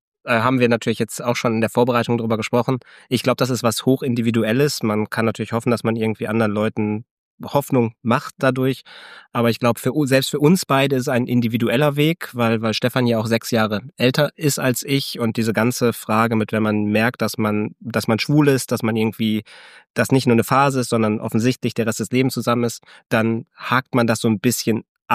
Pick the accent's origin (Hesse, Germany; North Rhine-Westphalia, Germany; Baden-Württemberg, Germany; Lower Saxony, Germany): North Rhine-Westphalia, Germany; Essen; Selbst kommen wir aus Essen, wohnen mittlerweile in einer schwäbischen, bayerischen Kleinstadt